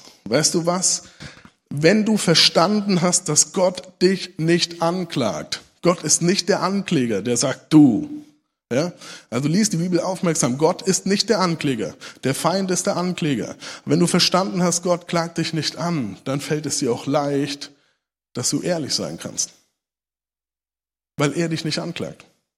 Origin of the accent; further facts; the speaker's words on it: Hesse, Germany; ich bin aufgewachsen in der Kultur, da wird Apfelwein gebraut, so in Hessen, das ist normal, das gehört dazu